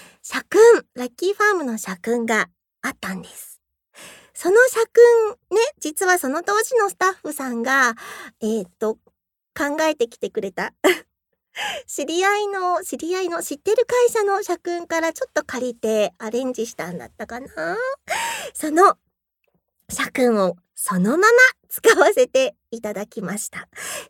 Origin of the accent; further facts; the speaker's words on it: Hokkaido, Japan; まあ060って北海道なんですけど、まあ私の出身地だから060から始めてみました。